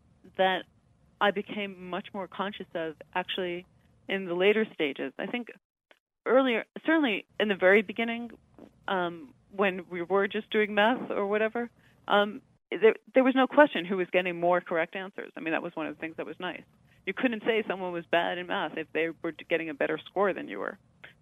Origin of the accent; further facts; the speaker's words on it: Queens, New York, United States; I grew up in Queens, in New York.